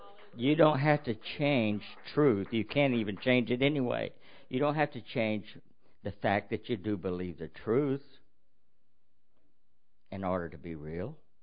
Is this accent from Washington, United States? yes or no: no; Arkansas, United States; I'm from Arkansas, and they really do go barefoot in Arkansas.